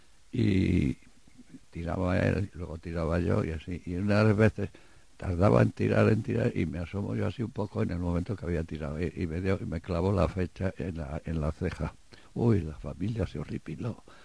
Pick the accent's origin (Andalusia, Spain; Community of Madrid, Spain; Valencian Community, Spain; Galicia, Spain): Community of Madrid, Spain; Madrid; aquí hablo todo de mis tiempos de pequeño en Madrid